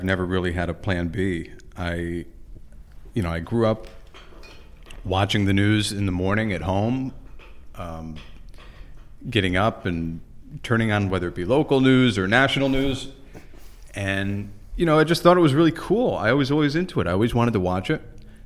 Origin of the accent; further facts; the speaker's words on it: Weathersfield, United States; So when I was like 12 or 13, I started really like super local in my hometown of Weathersfield.